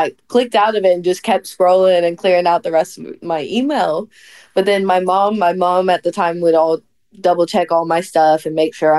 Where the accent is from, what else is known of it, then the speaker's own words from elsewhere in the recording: United States; All of the security like comes running to me and I just put my hands up and I was like, I'm American.